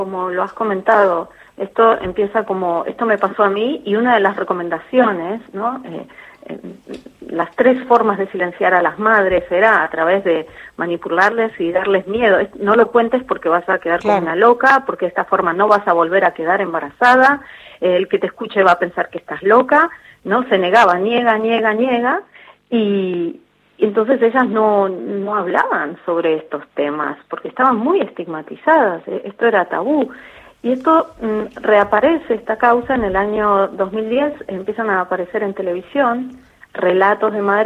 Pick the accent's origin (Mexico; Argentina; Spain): Argentina; como argentina no solamente me sorprendí y me quedé sorprendida